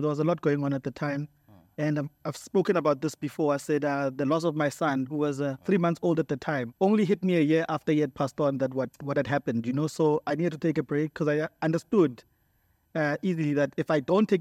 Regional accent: Mamelodi, Gauteng, South Africa; I come from Mamelodi, P3, next to the graveyard.

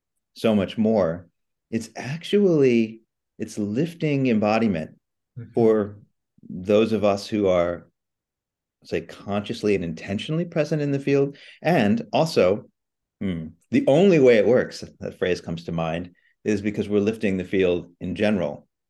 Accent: Australia; I come from Australia

